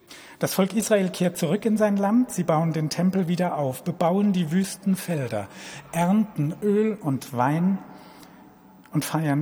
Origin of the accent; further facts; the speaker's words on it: Karlsruhe, Baden-Württemberg, Germany; born there; an die großherzogliche Regierung in Karlsruhe adressiert, meine Geburtsstadt.